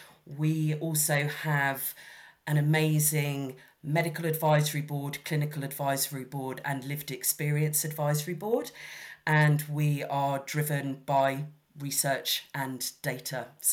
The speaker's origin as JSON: {"language": "English", "country": "Hong Kong", "tie": "born or raised there", "said": "I grew up in Hong Kong, and I was hoping that one day to be able to work in Hong Kong."}